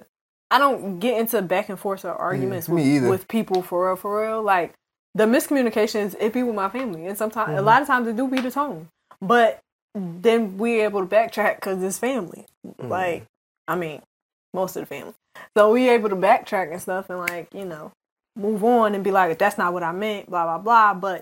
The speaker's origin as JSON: {"language": "English", "region": "New Jersey", "country": "United States", "said": "And, I mean, we're originally from Jersey, so, like..."}